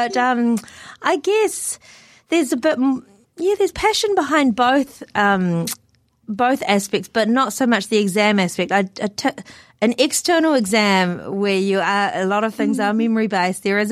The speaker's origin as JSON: {"language": "English", "country": "New Zealand", "tie": "born or raised there", "said": "I'm Fiji Indian, so my parents grew up in Fiji. And so I think me having grown up in New Zealand for most of my life, well, everything bar, 18 months"}